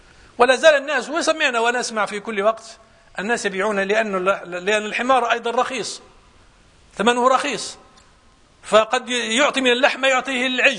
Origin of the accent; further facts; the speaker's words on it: Morocco; وإن كانت العادة يعني جارت عندنا في المغرب